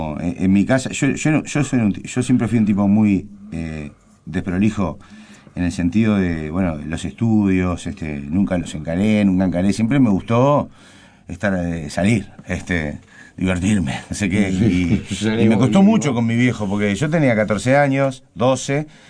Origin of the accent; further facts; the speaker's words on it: Montevideo, Uruguay; Yo soy de Sayago, pero soy de Millán y Rafa.